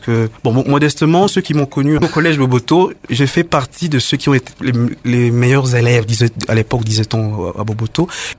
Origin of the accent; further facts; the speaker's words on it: Kinshasa, DR Congo; moved away as an adult; now in Belgium; On a quitté Kinshasa en 2002. En février 2002, on est arrivé en Belgique.